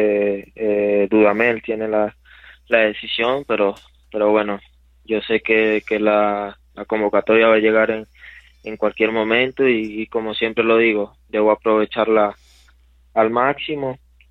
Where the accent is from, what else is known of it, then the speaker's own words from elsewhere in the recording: Venezuela; Sí, aún estoy en trámite de ese pasaporte